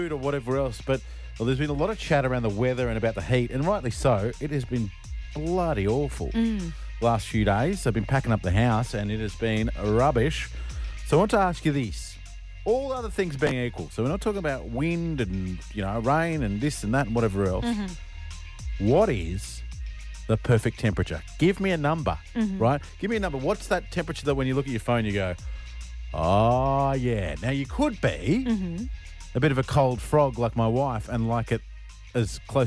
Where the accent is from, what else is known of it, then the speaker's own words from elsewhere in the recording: Queensland, Australia; But growing up in Queensland, both of us grew up in warm climates.